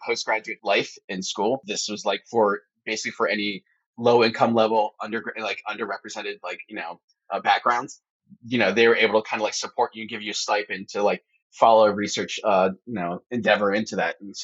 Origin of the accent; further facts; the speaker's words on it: Pottstown, Pennsylvania, United States; he immigrated from there to DC, then to, like, my hometown in Pottstown and Narstown.